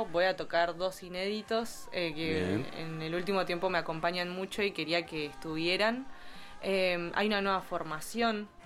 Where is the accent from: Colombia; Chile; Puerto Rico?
Colombia; Bogotá; now in La Plata, Argentina; Nací en Colombia, Bogotá, pero llevo muchos años acá.